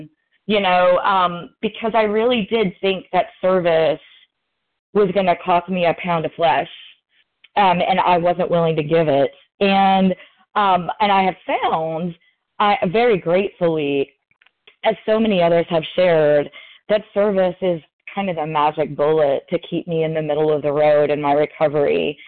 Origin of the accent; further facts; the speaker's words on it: Louisville, Kentucky, United States; I'm from Louisville, Kentucky, compulsive overeater.